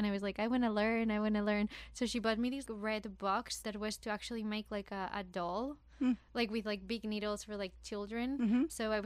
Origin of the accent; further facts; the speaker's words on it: Madrid, Community of Madrid, Spain; English is a second language; So I'm from Spain, from Madrid.